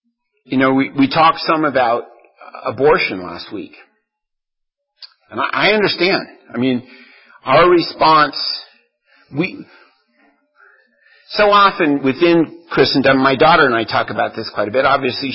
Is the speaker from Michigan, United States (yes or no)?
no; Texas, United States; proud to be a Texan, I guess, you know, doing it.